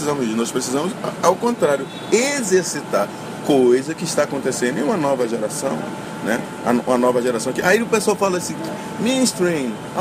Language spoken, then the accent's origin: Portuguese; Brazil; eu sinto muita dificuldade no mercado de São Paulo, por exemplo, porque eu sou muito brasileiro